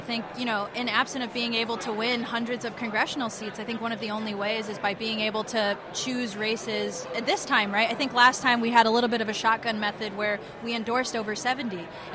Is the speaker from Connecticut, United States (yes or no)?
yes; Connecticut, United States; moved away; I couldn't afford to go to college like I had planned to when I moved out to California. I'm originally from Connecticut.